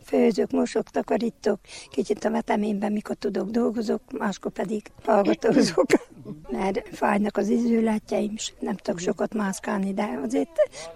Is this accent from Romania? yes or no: yes; Homoródremete, Harghita, Romania; Homorod Remetei lakos. Itt is születtem, itt is éltem.